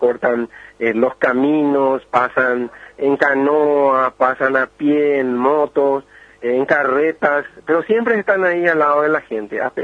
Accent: Puerto Antequera, San Pedro, Paraguay; permanentemente yo soy el que se queda, ¿verdad?, en mi pueblo, que es Puerto Antequera.

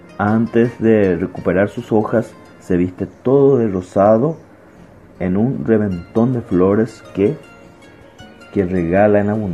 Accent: Paraguay; Entonces, algo nosotros tenemos que hacer como paraguayos: tratar de valorar, de cuidar, de proteger todos estos elementos que forman parte de nuestro ser nacional, de nuestra identidad nacional.

